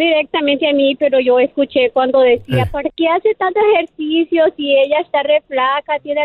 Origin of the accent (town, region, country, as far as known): Sinaloa, Mexico